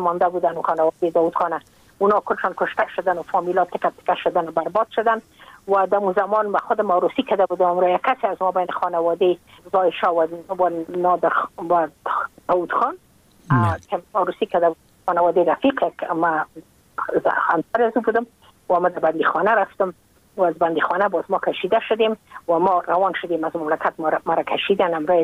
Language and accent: Persian; Afghanistan; moved away as an adult; now in United States; من که از افغانستان بقا آمدم من اون سال بودم 28 ساله